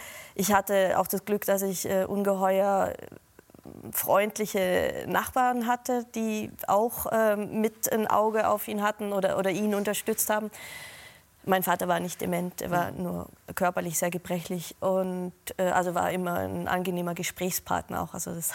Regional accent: Plochingen, Baden-Württemberg, Germany; Also ich bin ja in Plochingen aufgewachsen. Das ist so ein Vorort von Stuttgart. Da haben schon alle Schwäbisch gesprochen oder die meisten.

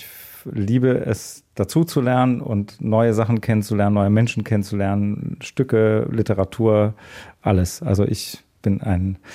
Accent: Hamburg, Germany; Und dann sind wir sehr schnell in den hohen Norden gezogen mit der Familie. Also ich habe meine Grundschulzeit und meine Kindheit in Hamburg verbracht. Also von daher gibt es einen gewissen norddeutschen Anteil und eine Liebe für Norddeutschland in mir.

